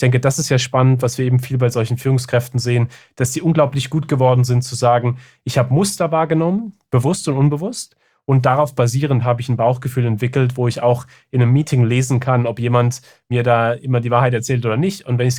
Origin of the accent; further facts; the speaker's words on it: Germany; ich bin ja auch in Deutschland aufgewachsen, wo die Idee ja ist, du bist in der Schule und du musst planen, planen, planen, Strategie, Strategie, Strategie.